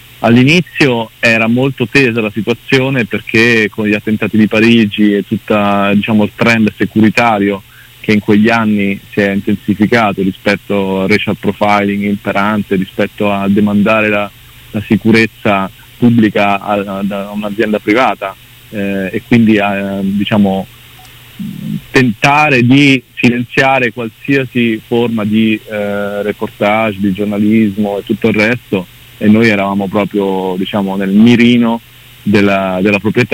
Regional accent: Ancona, Marche, Italy; io sono cresciuto ad Ancona, nelle Marche, quindi un luogo molto remoto e molto fuori dall'immaginario comune.

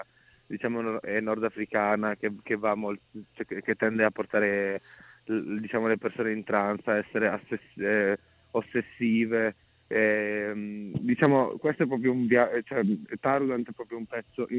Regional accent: Reggio Emilia, Emilia-Romagna, Italy; Io sono di Reggio Emilia, ma la mia famiglia è per metà, ovvero la parte di mia madre, è siciliana

